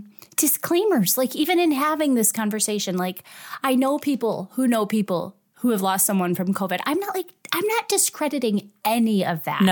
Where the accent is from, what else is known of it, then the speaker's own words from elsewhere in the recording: Chicago, Illinois, United States; I'm sorry. I'm from Chicago. I'm just going to tell you how it is.